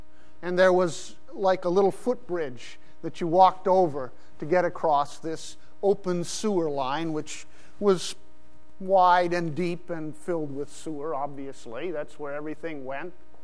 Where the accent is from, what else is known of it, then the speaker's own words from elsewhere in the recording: Pakistan; When I grew up in Pakistan, we lived inside a compound with a big wall around it.